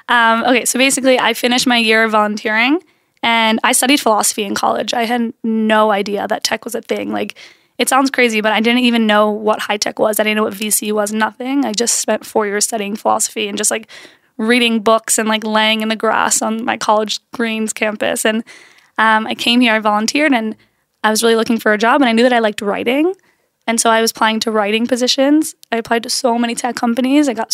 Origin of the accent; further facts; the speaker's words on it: Philadelphia, Pennsylvania, United States; moved away as an adult; now in Israel; So I'm from Philly. I moved to Israel. I've been here 5 years, a little bit more.